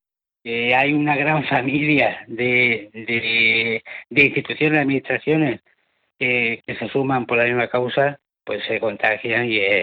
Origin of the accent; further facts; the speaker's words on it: Andalusia, Spain; yo como andaluz y en un medio, que es en este querido medio andaluz de Andalucía